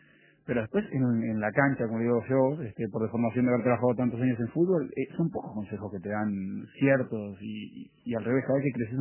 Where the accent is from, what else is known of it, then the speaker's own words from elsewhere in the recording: Montevideo, Uruguay; Nací en Positos.